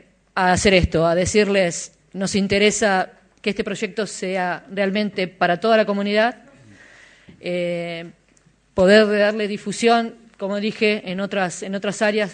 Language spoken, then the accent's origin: Spanish; Bariloche, Río Negro, Argentina; Soy la única representante de Bariloche, voy con un equipo de Neuquén. Me siento totalmente orgullosa de poder decir que soy de Bariloche